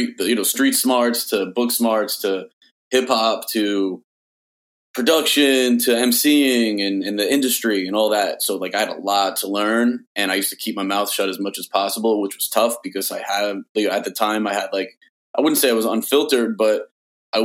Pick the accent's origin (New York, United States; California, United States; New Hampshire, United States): New York, United States; Like, I'm a nice dude, so, you know, growing up in New York and in like, the real New York, not today's New York, you know what I mean?